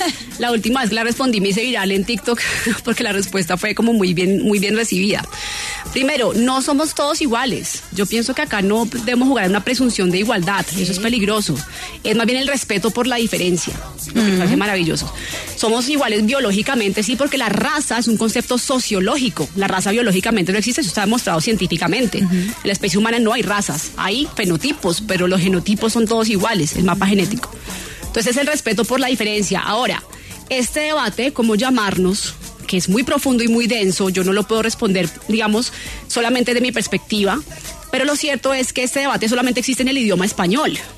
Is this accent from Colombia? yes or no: yes; Bogotá, Colombia; yo nací y crecí en Bogotá. Entonces, por ejemplo, me decían: ¿pero tú de dónde eres? Yo: de Bogotá. No, pero ¿de dónde eres? ¿En serio? En Bogotá no hay negros. ¿Tú de dónde eres? Di la verdad. O sea, ni siquiera me creían que era bogotana.